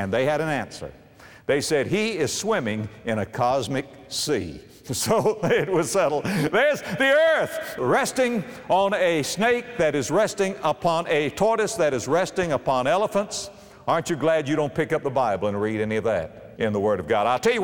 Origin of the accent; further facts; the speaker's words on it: Palm Beach, Florida, United States; just go to my hometown of Palm Beach, Florida, and get a city block and begin to count.